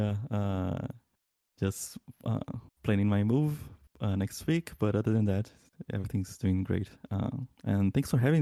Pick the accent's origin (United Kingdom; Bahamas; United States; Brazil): Brazil; Brasilia, Federal District; English is a second language; now in Toronto, Canada; I'm from Brazil, Brasilia, the capital. Currently, I'm living in Toronto, but I'm like Link said, I'm moving back home next week.